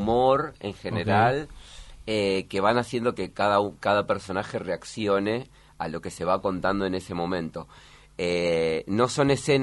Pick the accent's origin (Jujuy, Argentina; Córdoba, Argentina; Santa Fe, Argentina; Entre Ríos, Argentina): Santa Fe, Argentina; now in Buenos Aires, Argentina; yo soy de Santa Fe, cuando me vine a Buenos Aires.